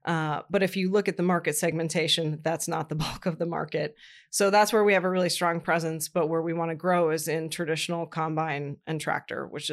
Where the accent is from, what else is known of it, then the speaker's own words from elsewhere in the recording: Columbus, Ohio, United States; but I was raised in Columbus, Ohio. I joke that I was a Buckeye by birth and a Boilermaker by choice.